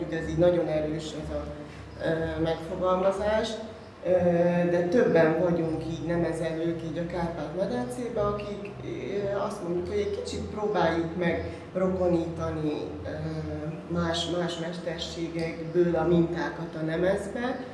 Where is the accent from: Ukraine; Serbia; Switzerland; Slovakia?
Serbia; Senta, Vojvodina; also born or lived in Hungary; now in Romania; délvidékről származom, Zentáról, és úgy hozta a sors, hogy Magyarországon is éltem, ott ismertem meg a férjem, aki elhozott ide, mint a négy mesénkbe, erre a mesés vidékre, Csíkországba